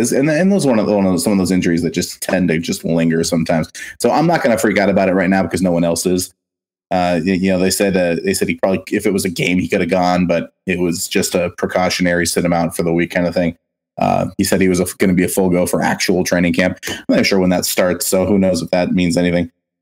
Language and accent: English; Los Angeles, California, United States; I'm from Los Angeles, guys.